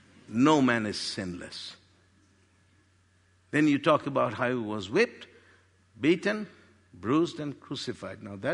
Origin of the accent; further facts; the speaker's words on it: Pakistan; I'm Middle Eastern, but I grew up in Pakistan.